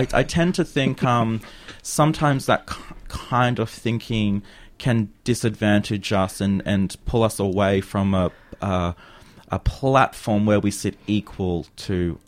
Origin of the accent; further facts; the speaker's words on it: Queensland, Australia; I'm from North Queensland.